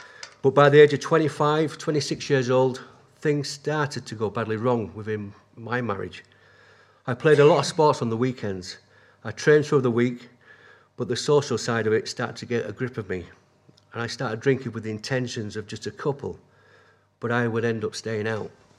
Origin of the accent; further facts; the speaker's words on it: Halifax, Yorkshire and the Humber, United Kingdom; I come from Halifax.